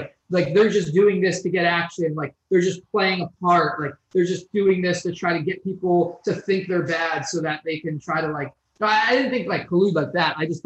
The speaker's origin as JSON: {"language": "English", "region": "New Jersey", "country": "United States", "tie": "born there", "said": "And it, ironically, I was born in Jersey."}